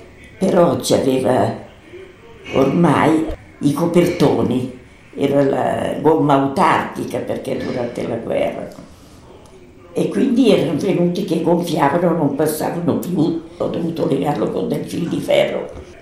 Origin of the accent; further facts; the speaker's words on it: Santa Giulietta, Lombardy, Italy; Io sono di Santa Giulietta, in provincia di Pavia.